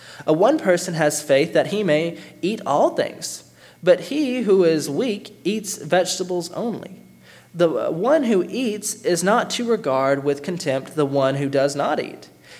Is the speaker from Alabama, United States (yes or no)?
yes; Athens, Alabama, United States; In my hometown of Athens, Alabama, we have a problem with non-institutionalism.